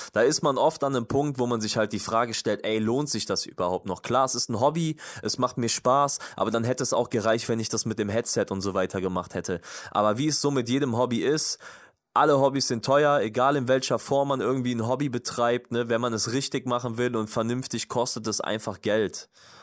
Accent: Bergisch Gladbach, North Rhine-Westphalia, Germany; Ich wohne inzwischen in Köln, bin aber auch in Bergisch Gladbach geboren. Also alles gut, ich mag Bergisch Gladbach, ich bin gerne dort geboren. Das ist auf jeden Fall der Ort, wo alles begann, wo ich geboren bin, wo ich herkomme.

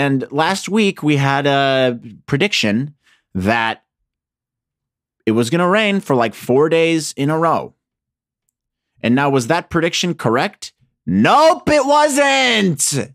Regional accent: Indiana, United States; as a Midwest boy, as a corn boy born and raised in Indiana, that's child's play bullshit.

